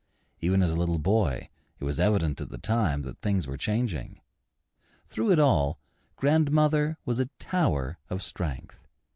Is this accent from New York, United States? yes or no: yes; New York City, New York, United States; born there; I was born in 1926 in New York City.